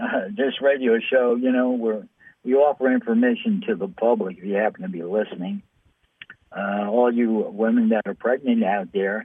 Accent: New York City, New York, United States; I once talked to this guy. I'm from New York City.

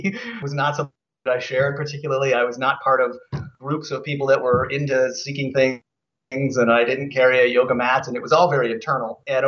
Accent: Seattle, Washington, United States; I am from the Great Pacific Northwest in the city of Seattle, and that's where I still live. I've traveled around a great deal.

